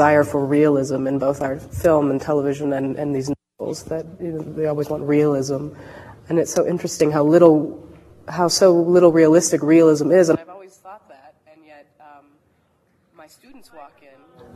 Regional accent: United States; but I grew up in America

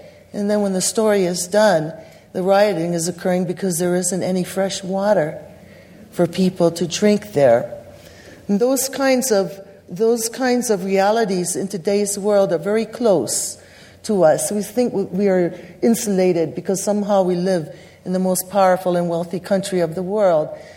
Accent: Hawaii, United States; Being a Hawaiian, Kanaka Maoli, our job is to work with our peoples.

